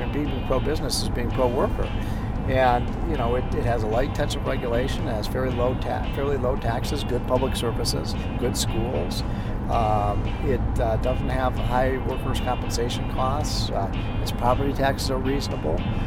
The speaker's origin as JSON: {"language": "English", "region": "Illinois", "country": "United States", "said": "Now, I come from a high tax state. I come from Illinois, but I also worked in New York."}